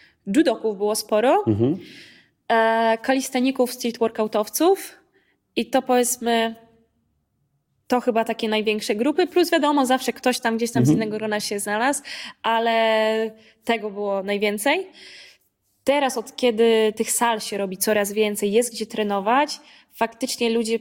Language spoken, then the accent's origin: Polish; Tricity, Pomeranian Voivodeship, Poland; Ja jestem z Trójmiasta.